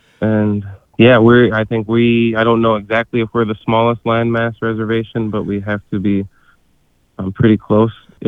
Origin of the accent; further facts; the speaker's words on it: Morton, Minnesota, United States; So we are from the Lower Sioux in Morton, Minnesota, the southwest corner of the state.